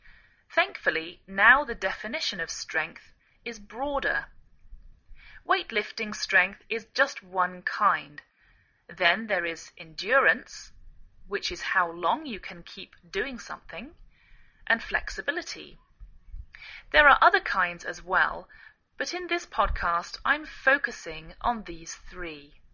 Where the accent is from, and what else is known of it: England, United Kingdom; now in United States